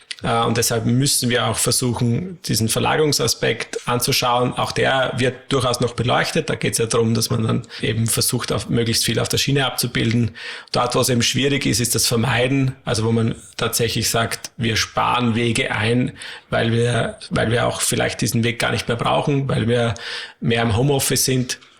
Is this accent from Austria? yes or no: yes; Styria, Austria; gerade auch in der Oststeiermark, wo ich herkomme